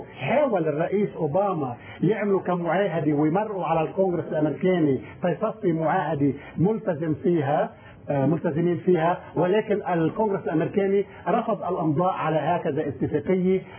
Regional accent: Lebanon; now in United States; اما نحن كلبنانيين في الولايات المتحدة، اما من جذور لبنانية

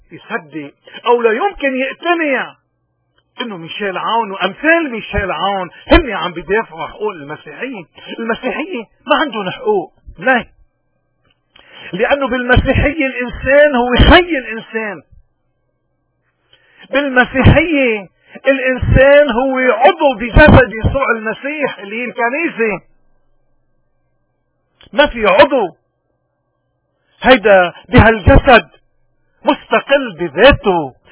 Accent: Lebanon; نحن كلبنانيين نحن جسد واحد

